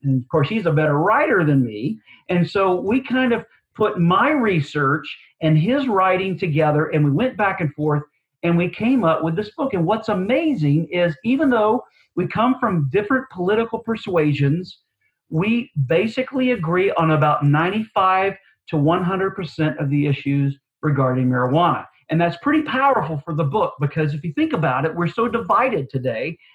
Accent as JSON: {"language": "English", "region": "the South", "country": "United States", "tie": "born or raised there", "said": "You know, I grew up in the Bible Belt and so forth"}